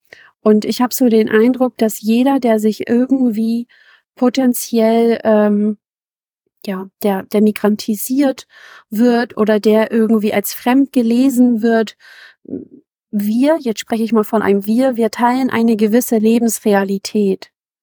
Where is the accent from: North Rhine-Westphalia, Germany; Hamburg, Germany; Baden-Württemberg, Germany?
Hamburg, Germany; Harburg; first language German; ich bin in Harburg aufgewachsen, ich bin hier geboren, meine Muttersprache ist Deutsch, ich spreche auch noch Türkisch und ich würde nie sagen, dass ich nur Türkisch oder nur Deutsch bin.